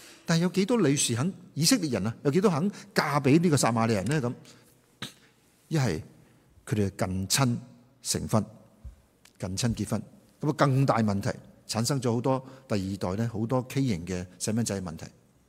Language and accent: Cantonese; China; 其实我哋中国人都好多系类似系咁嘅情况，系咪？